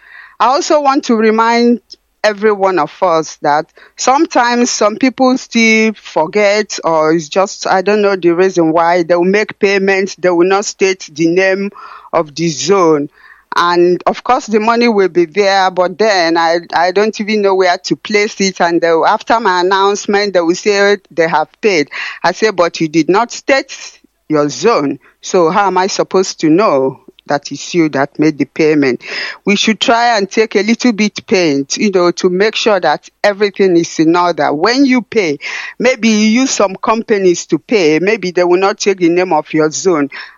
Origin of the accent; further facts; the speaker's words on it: Ihechioma, Nigeria; I'm from Ihechioma in Biafra land.